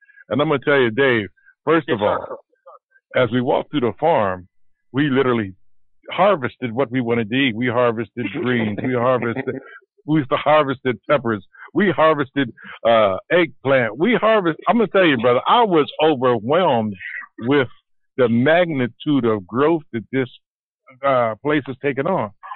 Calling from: Pennsylvania, United States; I'm calling from Pennsylvania, and I am excited, man.

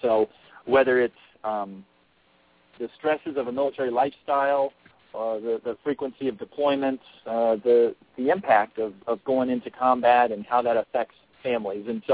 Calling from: Colorado Springs, Colorado, United States; So I'm calling you from Colorado Springs, Colorado, which Project Sanctuary is a Colorado-based organization, though we serve families nationwide.

